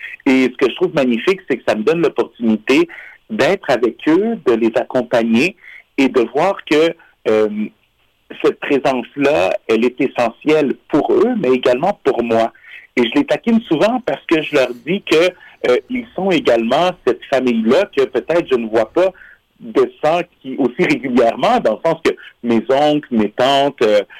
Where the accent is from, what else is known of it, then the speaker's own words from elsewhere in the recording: Montreal, Quebec, Canada; Oui, alors, je viens d'une famille guatémaltèque. Alors, je suis né ici à Montréal, mais je viens d'une famille du Guatemala. Et j'ai grandi à la communauté de Notre-Dame de Guadalupe, qui est la mission latino-américaine.